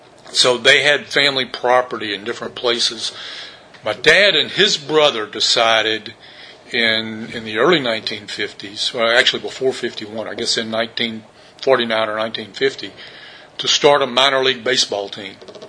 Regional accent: Port Arthur, Texas, United States; Well, I was born in Port Arthur, raised there, went to high school there, small Catholic high school called Bishop Byrne.

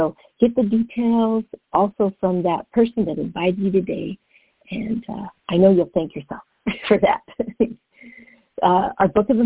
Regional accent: Netherlands; I am from the Netherlands. Of course

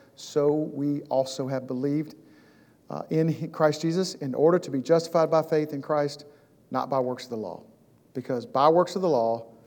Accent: the South, United States; You know, I'm from the South. We're real nice down here.

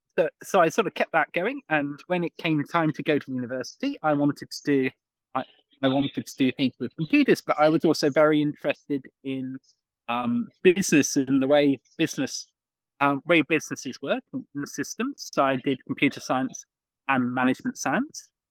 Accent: Exmouth, South West England, United Kingdom; So I grew up in Exmouth in Devon, in the southwest of the UK, by the sea.

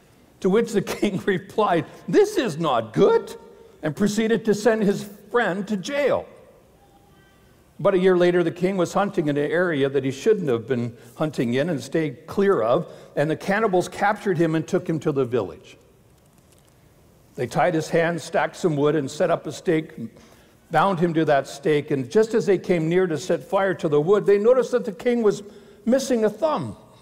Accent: Alberta, Canada; I'm from Alberta, I'm an import.

